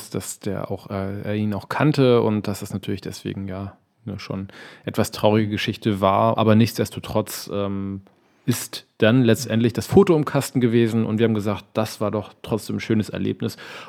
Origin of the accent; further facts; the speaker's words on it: Hamburg, Germany; Wir, als Hamburger, ne? Kneipenromantik, Hafenromantik, was will man mehr?